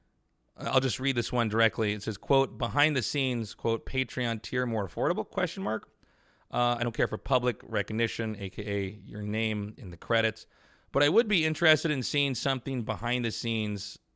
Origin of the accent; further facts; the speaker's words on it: Kansas City, Missouri, United States; For instance, I grew up in Kansas City. I spent most of my life, my young life, in Kansas City.